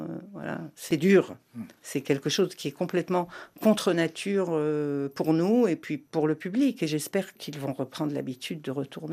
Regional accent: Morocco; born there; Et le Maroc, qui est à la fois mon pays natal

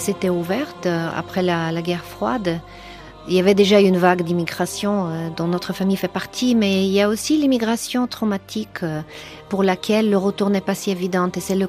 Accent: Bulgaria; moved away; also born or lived in New Zealand; J'ai grandi en Bulgarie, après en Nouvelle-Zélande, mais ce thème de l'immigration sériale, un peu, ça court dans les familles.

